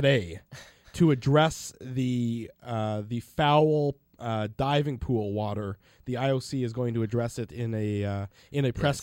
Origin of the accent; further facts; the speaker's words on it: Canada; obviously I'm from here, I'm Canadian